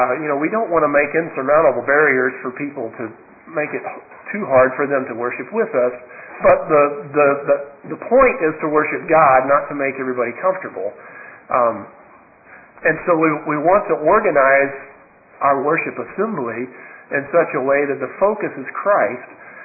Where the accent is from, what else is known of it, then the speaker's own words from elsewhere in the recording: the South, United States; I grew up in the South, where if you don't wear a coat and tie to church, that is disrespectful.